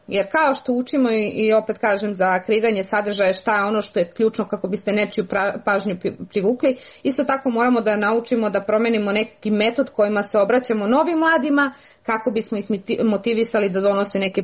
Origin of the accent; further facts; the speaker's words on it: Bor, Bor District, Serbia; born or raised there; also born or lived in Belgrade